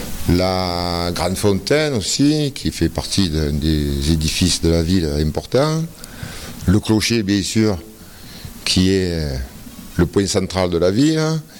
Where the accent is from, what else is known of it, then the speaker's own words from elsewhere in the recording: Digne, Provence-Alpes-Côte d'Azur, France; also born or lived in Paris; Je suis dinois, je suis né à Digne, à l'ancien hôpital. Je suis de famille dinoise. J'ai voyagé un peu, bon, j'ai fait des études ailleurs, j'ai vécu à Paris aussi, j'ai vécu un peu dans notre pays, en Europe. Mais je suis revenu à Digne